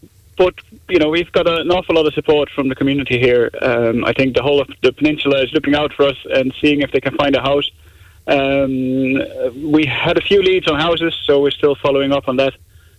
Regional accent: Netherlands; moved away; when we were looking for a house to live here when we came from Holland, you know, we kind of fell in love with it.

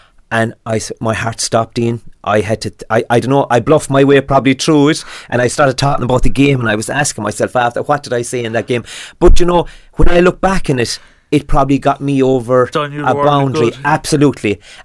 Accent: Knocknagoshel, County Kerry, Ireland; of course, I was born and reared in Knocknagoshal. That's in the heart.

